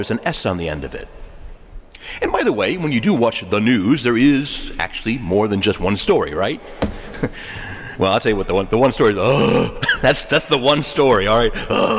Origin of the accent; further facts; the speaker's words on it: the South, United States; accent: southern; I'm going to sort of use a little my southern accent, and in the deep south, you know, they do have the you singular and the you plural.